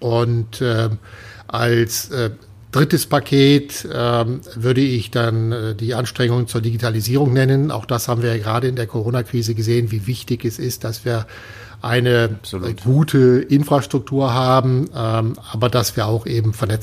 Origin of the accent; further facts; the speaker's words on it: Cologne, North Rhine-Westphalia, Germany; Und als Kölner, da gibt es ein tolles Lied, das ist